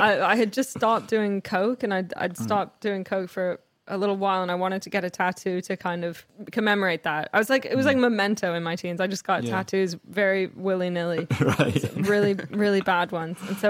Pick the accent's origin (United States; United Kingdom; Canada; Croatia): Canada; I grew up in Canada.